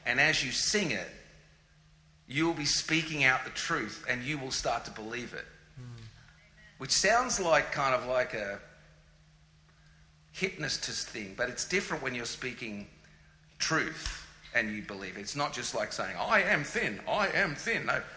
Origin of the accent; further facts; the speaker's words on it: Australia; Before I'm male, before I'm Australian